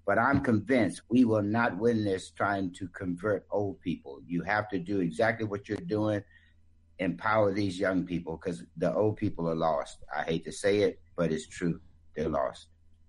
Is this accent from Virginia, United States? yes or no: yes; Yorktown, Virginia, United States; I'm from Yorktown, Virginia, a small country community.